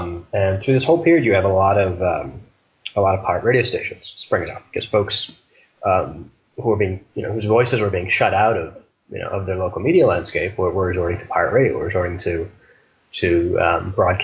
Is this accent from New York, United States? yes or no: no; Detroit, Michigan, United States; You were listening to I'm from Detroit, so you're listening to the same formats in Detroit as you were in Philadelphia, as you were in Topeka, Kansas.